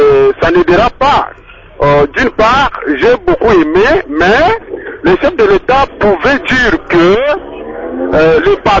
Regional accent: DR Congo; parce que nous sommes des Congolais

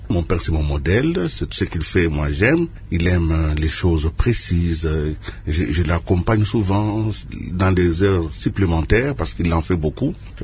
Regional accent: Kolwezi, Lualaba, DR Congo; moved away as an adult; also born or lived in Lubumbashi; Donc je quitte Kolwezi, ma ville natale, je vais à Lubumbashi pour des études en économie.

